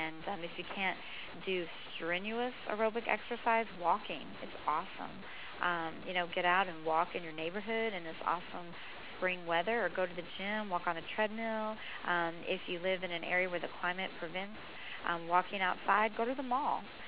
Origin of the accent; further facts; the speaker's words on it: Texas, United States; And I grew up in Texas, and everything's so far apart, you don't walk anywhere